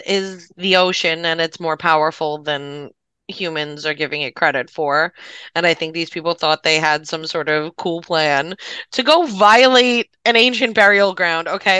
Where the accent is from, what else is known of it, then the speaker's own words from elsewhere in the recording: New York City, New York, United States; Because I grew up in New York City.